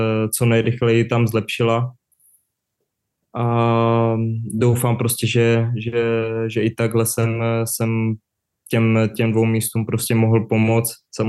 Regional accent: Uherské Hradiště, Zlín Region, Czechia; born there; Vlastně Uherské Hradiště, moje rodné město, nebo nemocnice konkrétně, kde jsem se narodil.

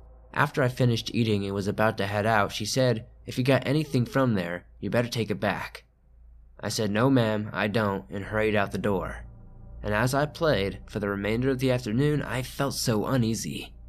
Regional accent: Saluda, South Carolina, United States; also born or lived in Atlanta; I'm from Saluda, South Carolina, a very old and rural country town, steeped in Indian history.

